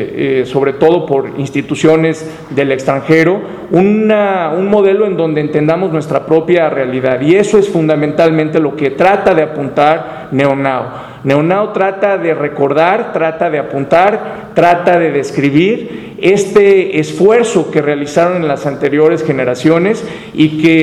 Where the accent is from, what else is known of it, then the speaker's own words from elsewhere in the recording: Mexico; un modelo que nos merecemos como mexicanos